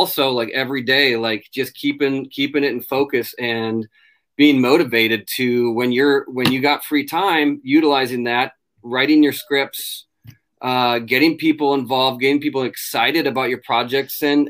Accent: Minnesota, United States; also born or lived in Arizona; Well, I'm originally from Minnesota. Yeah, land of a thousand lakes. I grew up cane pole fishing in Canada with my Nordic family, I suppose.

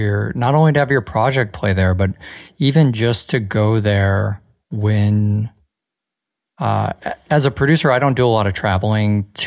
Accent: Los Angeles, California, United States; I'm from Los Angeles, as people will know.

